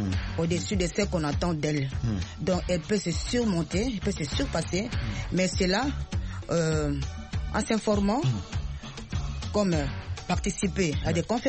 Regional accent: Kinshasa, DR Congo; Oui, nous venons de la RDC.

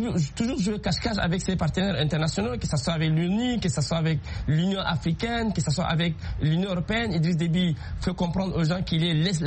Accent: Chad; quand on est tchadien, on comprend la réalité de la situation intérieure du Tchad.

